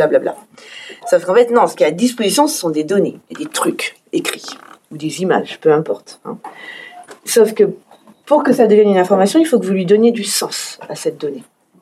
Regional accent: Hauts-de-France, France; je viens du nord de France, hein, donc des Hauts-de-France

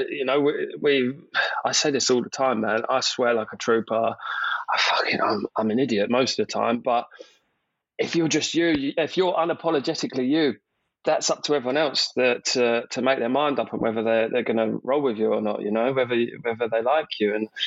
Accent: Portsmouth, South East England, United Kingdom; No, nowhere near that, mate. I'm originally from Portsmouth.

